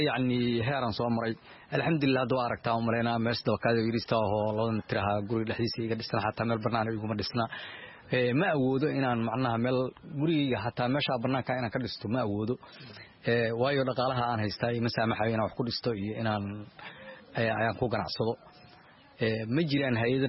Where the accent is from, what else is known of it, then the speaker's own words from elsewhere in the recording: Mogadishu, Banadir, Somalia; waxaan ka imaaday magaalada muqdisho muddo 12 sano aan ku noolaa qaxootigan